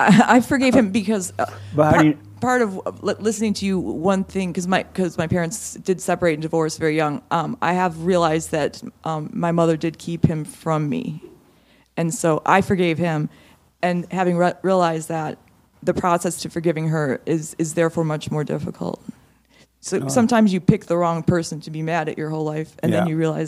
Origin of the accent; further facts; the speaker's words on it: Washington, District of Columbia, United States; I'm from the Washington, D.C. area.